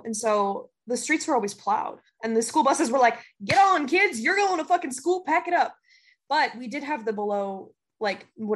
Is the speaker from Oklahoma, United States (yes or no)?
no; Minnesota, United States; I'm literally from Minnesota and I don't give a fuck.